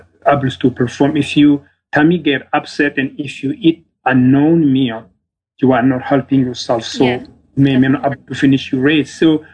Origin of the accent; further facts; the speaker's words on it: Ethiopia; English is a second language; Growing up in Ethiopia, I was running a barefoot.